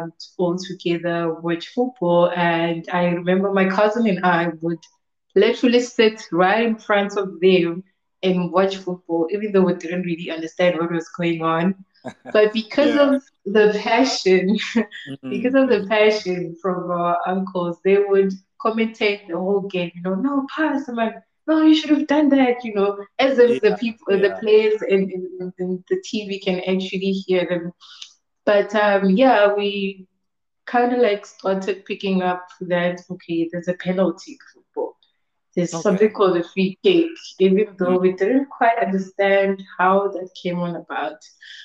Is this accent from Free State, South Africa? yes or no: no; Johannesburg, Gauteng, South Africa; also born or lived in Limpopo; I was born in Johannesburg. So I grew up here and did my college, did my preschool, did a bit of my primary school from grade 1 until grade 3.